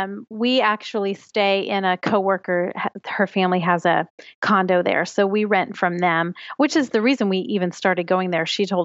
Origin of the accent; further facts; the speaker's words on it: Florida, United States; It's not so bad, but I'm from South Florida. So you know, going down there is 16 hours.